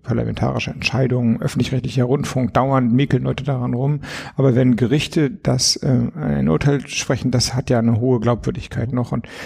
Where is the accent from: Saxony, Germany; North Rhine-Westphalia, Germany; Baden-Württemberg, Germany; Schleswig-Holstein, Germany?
Schleswig-Holstein, Germany; Flensburg; ich komme aus Flensburg, gucke relativ stark nach Dänemark